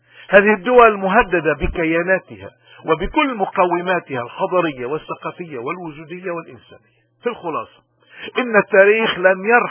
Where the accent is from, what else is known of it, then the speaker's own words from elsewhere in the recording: Lebanon; نحن قادرين، نحن كلبنانيين قادرين نغير